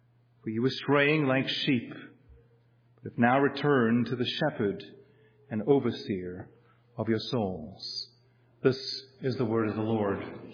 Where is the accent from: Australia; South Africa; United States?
South Africa; Kathy and I grew up in South Africa in the time of apartheid.